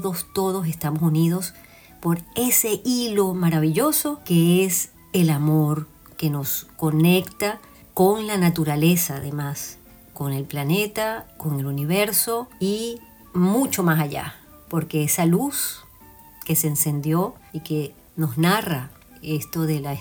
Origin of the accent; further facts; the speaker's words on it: Venezuela; cada quien en algún lugar del planeta está recordando seguramente estas Navidades que como venezolanos compartimos muchísimos.